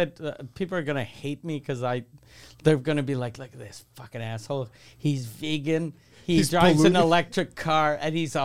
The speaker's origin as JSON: {"language": "English", "town": "Quebec City", "region": "Quebec", "country": "Canada", "said": "I'm from Quebec City."}